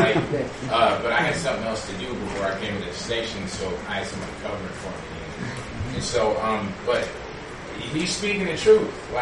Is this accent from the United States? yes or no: yes; Washington, United States; I'm from Skagit County in Washington State